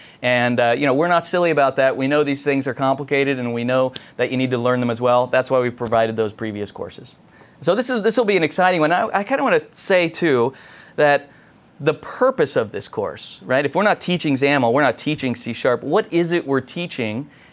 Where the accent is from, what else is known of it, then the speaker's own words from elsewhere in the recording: Colorado, United States; like Darren, I am from Colorado, as you can tell by my accent.